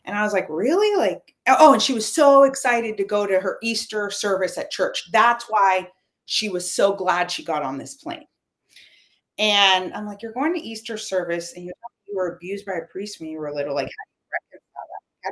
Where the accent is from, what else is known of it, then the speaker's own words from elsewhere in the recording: Cuba; I grew up in Cuba.